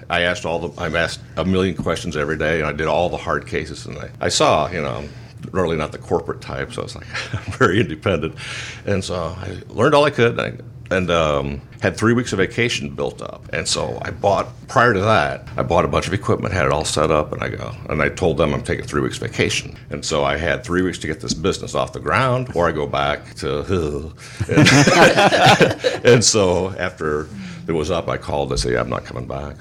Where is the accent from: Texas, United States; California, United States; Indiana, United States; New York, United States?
Indiana, United States; Michigan City; also born or lived in Springfield, Missouri; I was born in Michigan City, went there, Cool Spring Rogers, all that stuff. Went to Springfield, Missouri for college